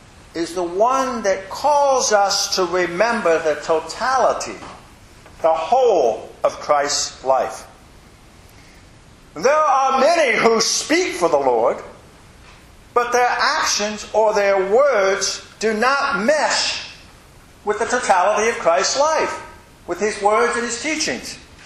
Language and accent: English; Indiana, United States; When I was growing up in Indiana, Memorial Day meant one thing.